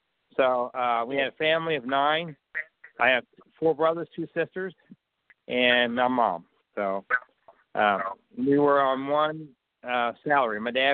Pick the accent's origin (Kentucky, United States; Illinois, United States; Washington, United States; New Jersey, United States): Kentucky, United States; Louisville; also born or lived in Cleveland; Well, I was born in Cleveland, Ohio, Cahokia County, and my dad served in World War II. He was in the submarine service, and we lived there, and then we moved to Louisville, Kentucky.